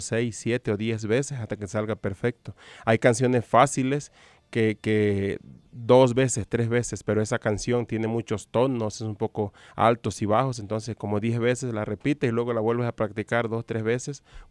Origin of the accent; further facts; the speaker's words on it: Mexico; moved away; me vine hace mucho tiempo de México